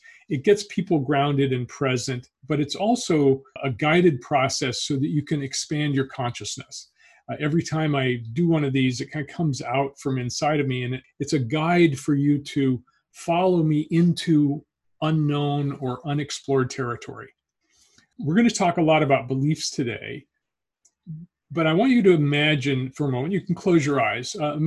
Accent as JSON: {"language": "English", "town": "Petaluma", "region": "California", "country": "United States", "said": "I'm from Petaluma, California. I'm in the Sonoma County area."}